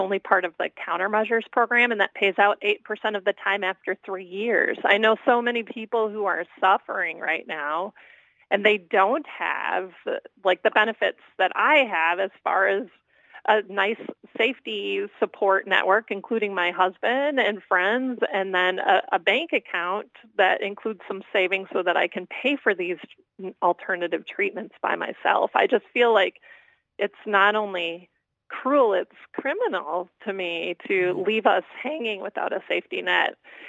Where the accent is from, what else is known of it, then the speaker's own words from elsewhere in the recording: Minnesota, United States; And that's why I know I'm from Minnesota and … wears purple and the Vikings are purple.